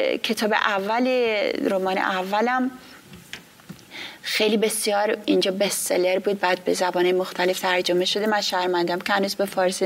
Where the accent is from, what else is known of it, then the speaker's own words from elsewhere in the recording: Sari, Mazandaran, Iran; من بچه مازندرانم، متولد شهرستان ساری هستم.